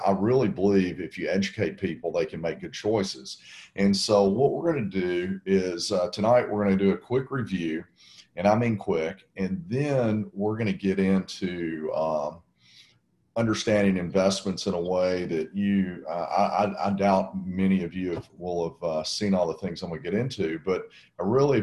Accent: Nashville, Tennessee, United States; I'm from Nashville. And so I talk slow.

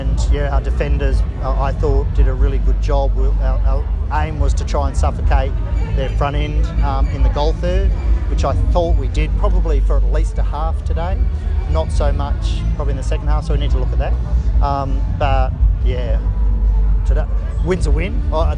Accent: Australia; I feel like I don't want, as an Australian, I don't want to come in and make them Australian.

